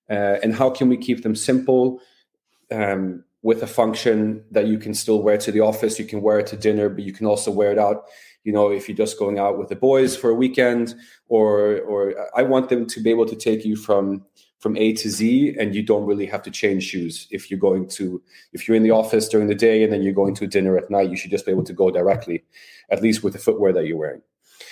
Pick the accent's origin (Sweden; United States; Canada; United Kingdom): Sweden; English is a second language; Yeah, I mean, the designs, I'm from Sweden. We like it fairly, you know, minimalistic, simple.